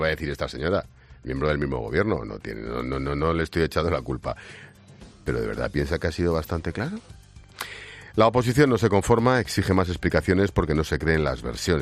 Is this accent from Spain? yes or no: yes; Spain; lo siento, como español, aquí la marca Pablo Iglesias.